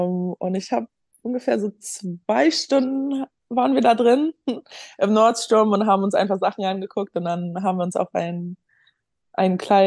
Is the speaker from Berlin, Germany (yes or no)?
yes; Berlin, Germany; now in Los Angeles, United States; Und ja, ich bin aus Berlin. Ich bin eine Berlinerin